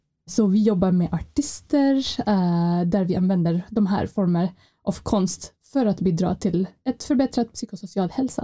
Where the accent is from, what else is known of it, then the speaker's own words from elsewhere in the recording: Palestine; now in Sweden; Jag är född och uppvuxen i Palestina